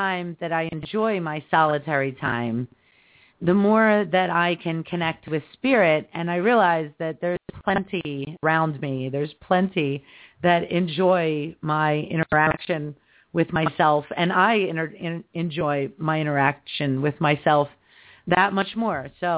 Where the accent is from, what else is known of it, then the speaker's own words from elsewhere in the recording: Philadelphia, Pennsylvania, United States; I'm from Philadelphia.